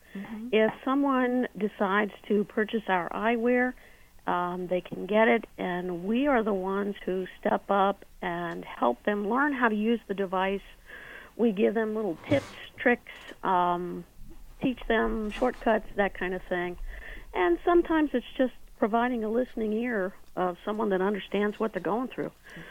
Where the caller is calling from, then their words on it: Maryland, United States; I am in Maryland.